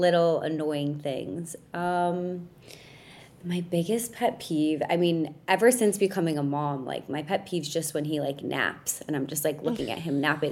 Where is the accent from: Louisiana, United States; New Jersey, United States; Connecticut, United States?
Connecticut, United States; Oh, I guess the Yankees because I'm from Connecticut.